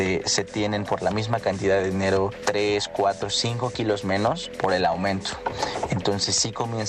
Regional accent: Puebla, Mexico; soy del estado de Puebla.

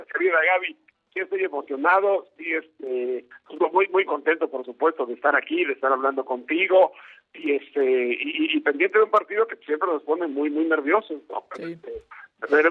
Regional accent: Argentina; now in Doha, Qatar; Yo no voy al estadio de México, vengo desde Argentina, tengo intervenciones desde estudio.

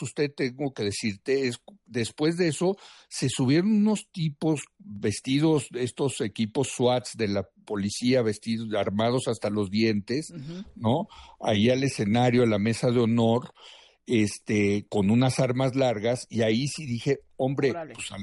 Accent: Mexico; como buenos mexicanos, nos fuimos a echar un trago

